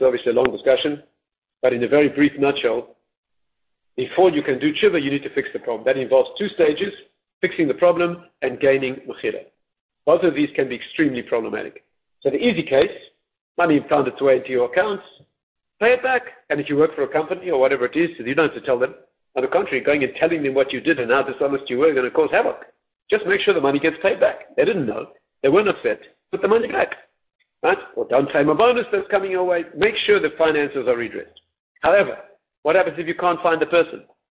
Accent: South Africa; As a South African Jew, unbelievable community.

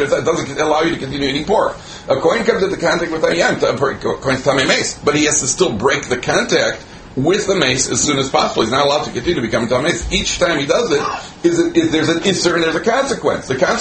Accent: Chicago, Illinois, United States; the Rav of the Shul, where I grew up in Chicago

